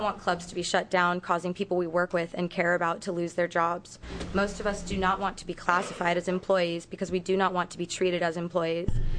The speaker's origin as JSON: {"language": "English", "town": "Salem", "region": "Oregon", "country": "United States", "tie": "born or raised there", "lives_now": "Portland, United States", "said": "I grew up in Salem, Oregon. I was a member of a lower middle class nuclear family, and my father was a small business owner."}